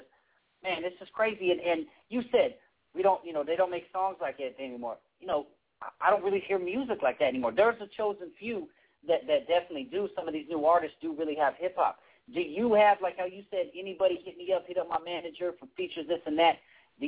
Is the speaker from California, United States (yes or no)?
yes; Riverside, California, United States; now in Los Angeles, United States; I grew up in Riverside, California out here. I'm based out of Los Angeles now.